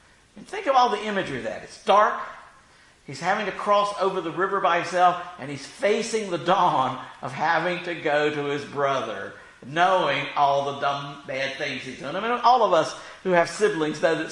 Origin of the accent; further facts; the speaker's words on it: Roanoke, Virginia, United States; When I was growing up in Roanoke